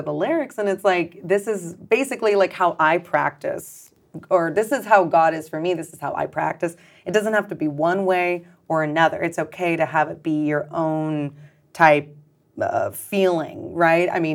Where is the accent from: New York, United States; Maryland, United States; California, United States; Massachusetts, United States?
California, United States; Sebastopol; So I'm from Sonoma County. I'm from Sebastopol north.